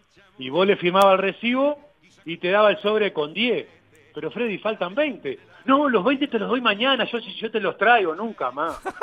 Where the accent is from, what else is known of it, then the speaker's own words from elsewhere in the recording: Montevideo, Uruguay; Me crié en los Céspedes, a 2 cuadras de Nacional, pero ahora como entrenador soy profesional.